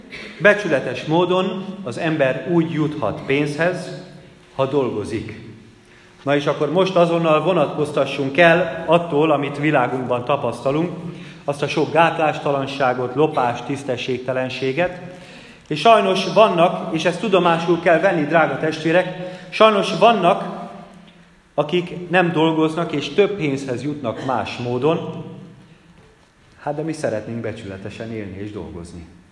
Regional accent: Budapest, Hungary; Én Budapesten egy olyan panel lakásban nőttem fel, éltem

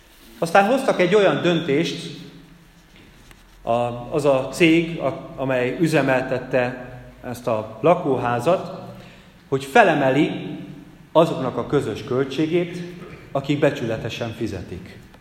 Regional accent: Budapest, Hungary; Én Budapesten egy olyan panel lakásban nőttem fel, éltem

